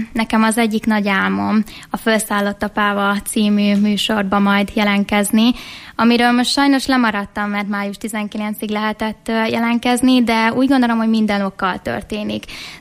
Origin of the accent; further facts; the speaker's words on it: Szabolcs-Szatmár-Bereg, Hungary; born there; amúgy én Szabolcs megyében születtem